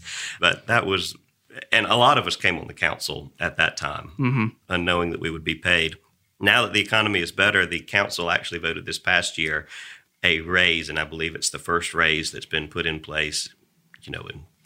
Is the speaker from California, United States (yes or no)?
no; Georgia, United States; Ooh, well, you know, I'm from South Georgia.